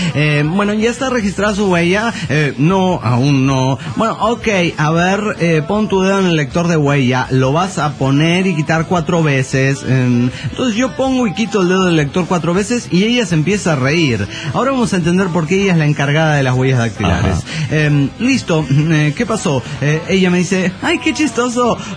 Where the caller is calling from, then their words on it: Riobamba, Chimborazo, Ecuador; Desde la Sultana de los Andes, Ecuador.